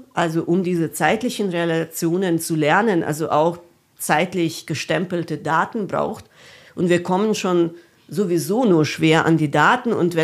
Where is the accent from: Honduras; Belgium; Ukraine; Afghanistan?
Ukraine; Also ich komme aus der Ukraine ursprünglich.